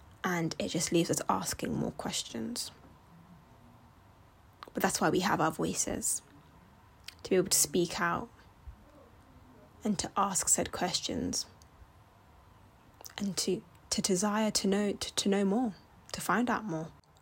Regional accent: United Kingdom; I was raised in Britain, but I also have my background, my culture, my heritage, my ancestors, my family are originally back from Kenya, and that is where I'm from.

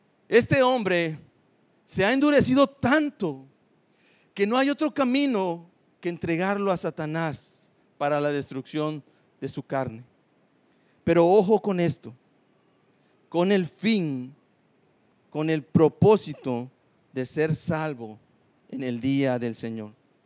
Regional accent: Coatzacoalcos, Veracruz, Mexico; Yo vengo de Coatzacoalcos y allá es una ciudad que está llena de arena por todos lados.

